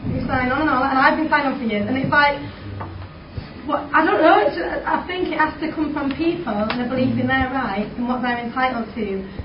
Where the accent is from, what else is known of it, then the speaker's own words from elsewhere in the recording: Bradford, Yorkshire and the Humber, United Kingdom; I'm from Bradford, where the whole place has been knocked down, still fucking shopping centre.